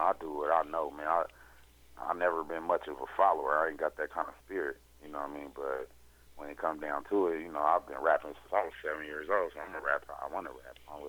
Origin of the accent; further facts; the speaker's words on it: East Coast, United States; being that I grew up on the East Coast